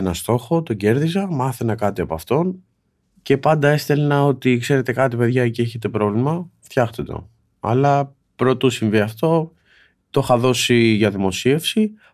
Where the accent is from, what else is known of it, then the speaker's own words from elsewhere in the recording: Nikaia, Attica, Greece; also born or lived in Heraklion; Στο Πειραιά, στη Νίκαια.